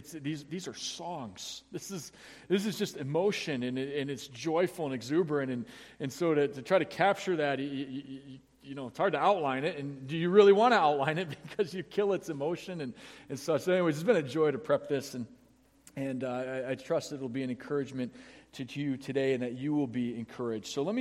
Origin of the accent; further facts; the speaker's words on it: Massachusetts, United States; I grew up in Massachusetts, so it's a disease. You're kind of infested.